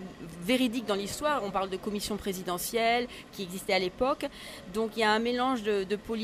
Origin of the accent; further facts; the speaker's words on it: Toulouse, Occitanie, France; Non, on est de Toulouse tous les trois.